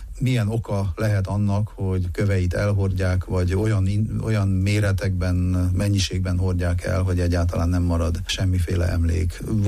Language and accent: Hungarian; Bögöz, Harghita, Romania; ugyanezt elmondhatom a szülőfalumról, Bögözről is